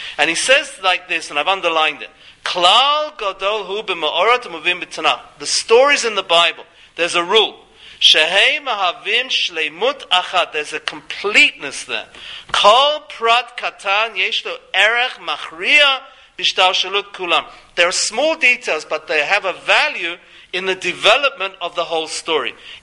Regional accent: London, United Kingdom; now in Houston, United States; when I grew up in London, I lived near my uncles, and we all lived near to each other

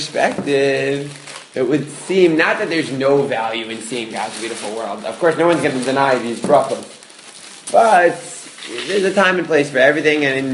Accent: Brooklyn, New York, United States; No, I'm from Brooklyn. I grew up on Stipler and Rav Moshe Feinstein and stories about how these guys never stopped learning Torah. I'm born in the yeshivish world.

